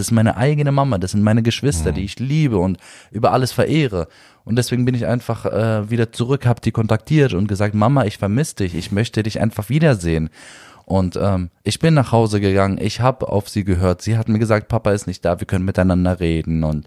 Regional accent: Berlin, Germany; Neukölln, wo ich aufgewachsen bin, mein ehemaliges Gymnasium, 98% mit Migrationshintergrund.

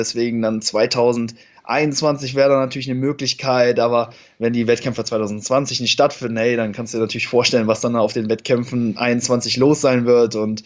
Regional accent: Cologne, North Rhine-Westphalia, Germany; ich komme aus Köln, genau.

